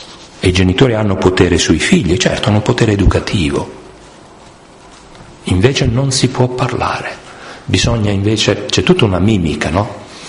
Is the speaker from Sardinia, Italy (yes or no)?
no; Apulia, Italy; Io vengo dalla Puglia, quindi sono ben contento di questo sponsor per l'ulivo.